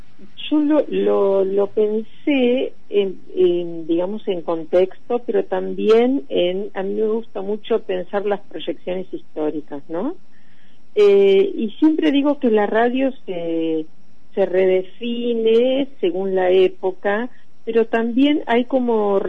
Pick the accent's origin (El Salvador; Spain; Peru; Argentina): Argentina; Viedma, Río Negro; born there; also born or lived in Bariloche / Buenos Aires; now in La Plata, Argentina; yo nací en Viedma, pero después estuve viviendo en Bariloche y después, bueno, como hicimos muchos en cierta época, tengo 56 años, me vine a estudiar a Buenos Aires y después a La Plata. Soy medio nómade.